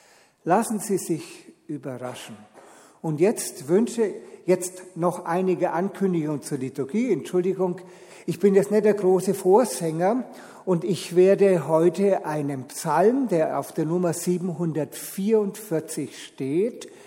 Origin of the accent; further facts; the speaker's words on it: Nuremberg, Bavaria, Germany; Ich komme ursprünglich aus Nürnberg, ich bin dort geboren, aufgewachsen und bin in der Jugendarbeit meiner Heimatgemeinde in Nürnberg-Zabow groß geworden.